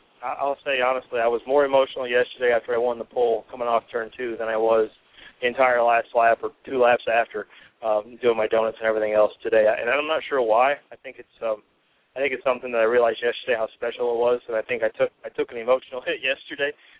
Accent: Indiana, United States; It's awesome because it's my home state. I grew up, racing around here, Winchester and Salem and IRP and, even the little tracks like Anderson and places like that.

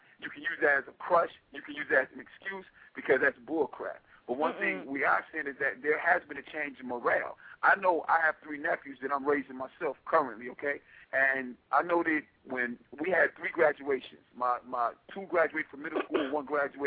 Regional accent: Bronx, New York, United States; you know, I'm from the Bronx. I got my ass whooped by every nationality

